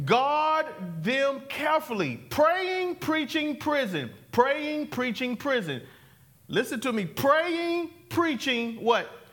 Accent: Fairfax, South Carolina, United States; I'm from Fairfax, South Carolina. It's hard to do because we talk slow.

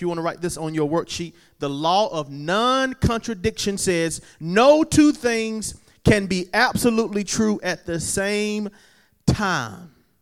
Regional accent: China; English is a second language; I did not grow up like that. I grew up in China.

